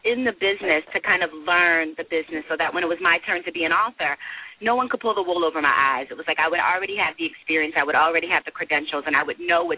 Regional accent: Philadelphia, Pennsylvania, United States; And I grew up in Philadelphia, and I always loved theater.

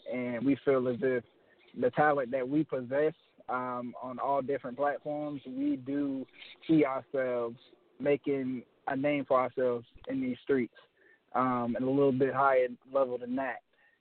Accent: Jacksonville, Florida, United States; Right, Duval County to be specific. 904 Duval till we die. And born and raised here.

